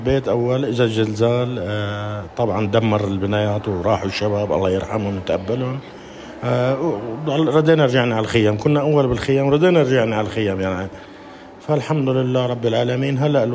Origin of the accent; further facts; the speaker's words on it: Syria; نحنا بدنا نضل نصير أسرة واحدة، نحنا شعب سوري وكلياتنا متكاملين مع بعضنا البعض